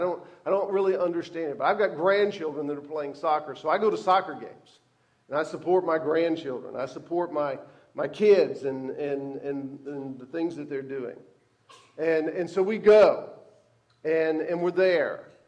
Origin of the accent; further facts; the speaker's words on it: Texas, United States; Now, I didn't grow up in a soccer environment. I grew up in East Texas. In East Texas, in the 70s, soccer was something that communists played.